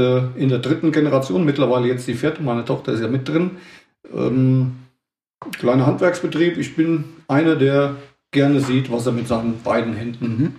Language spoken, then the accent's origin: German; Bruchköbel, Hesse, Germany; Man bedenkt ja, dass wir in meiner Jugend in Bruchköbel 7 Tankstellen hatten und keine Ahnung, wie viele kleine Geschäfte